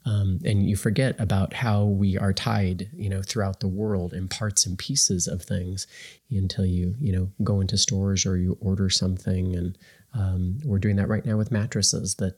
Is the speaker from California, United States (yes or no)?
yes; Santa Cruz, California, United States; I grew up in Santa Cruz in Monterey in California.